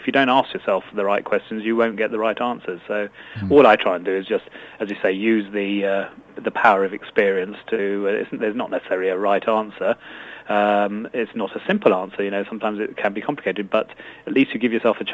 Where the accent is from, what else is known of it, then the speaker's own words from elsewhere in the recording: Eastbourne, South East England, United Kingdom; I come from the Sunshine Coast, so sunny Eastbourne, just along the coast, so where the sun is always shining